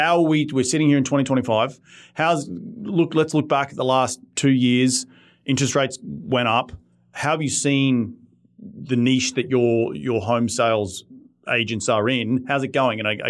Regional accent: Australia; now in United States; I'm from Australia where, and my friends at home, back home

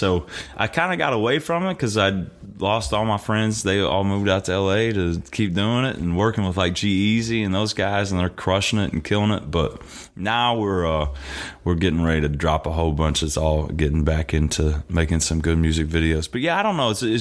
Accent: Indiana, United States; growing up in Southern Indiana, I mean, obviously, he just talks about the way we grow up

